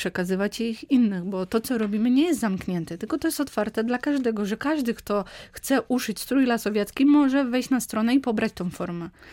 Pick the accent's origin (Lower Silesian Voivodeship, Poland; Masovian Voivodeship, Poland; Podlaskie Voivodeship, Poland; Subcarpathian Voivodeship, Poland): Subcarpathian Voivodeship, Poland; Trześń; Ja, że jestem z Trześnia, czyli gmina Gorzyce, czy jestem związana z powiatem tarnobrzeskim